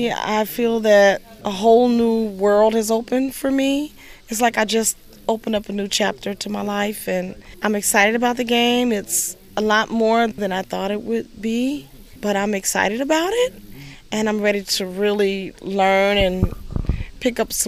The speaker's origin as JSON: {"language": "English", "town": "Lake Bluff", "region": "Illinois", "country": "United States", "said": "I'm from Lake Bluff, Illinois."}